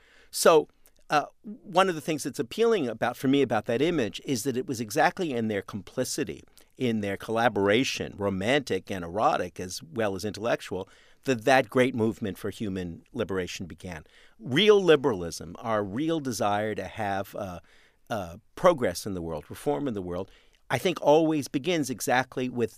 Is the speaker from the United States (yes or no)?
no; Canada; I'm Canadian in origin